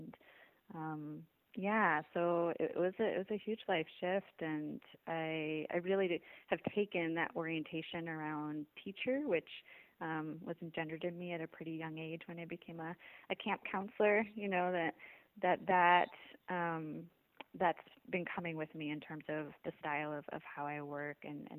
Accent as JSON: {"language": "English", "region": "Midwest", "country": "United States", "tie": "born or raised there", "said": "I grew up in the Midwest and hadn't really had opportunities for different alternative kinds of and holistic orientation around health and healing."}